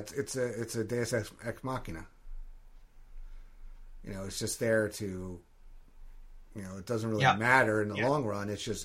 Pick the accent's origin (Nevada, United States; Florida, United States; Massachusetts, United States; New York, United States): New York, United States; Yeah, it's a big thing here in New York. Well, when I grew up in New York, yeah. There are diners in every town, several in some.